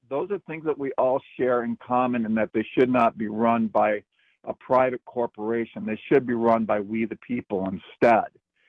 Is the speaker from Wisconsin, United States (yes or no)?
yes; Wisconsin, United States; born or raised there; also born or lived in Seattle; now in Los Angeles, United States